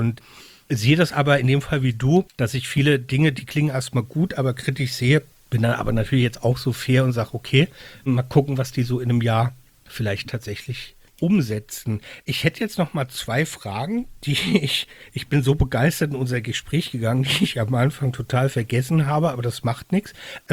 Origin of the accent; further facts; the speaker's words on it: Rhineland-Palatinate, Germany; ich komme aus Rheinland-Pfalz